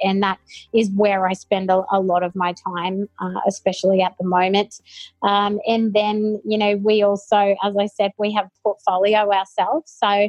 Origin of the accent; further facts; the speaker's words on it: Thursday Island, Queensland, Australia; But, yeah, up until the end of year 9, we did all our growing up on Thursday Island.